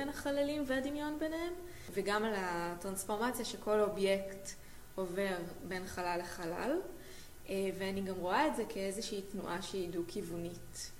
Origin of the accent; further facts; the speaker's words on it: Jerusalem, Jerusalem District, Israel; born there; אני ילידת 1984 מירושלים.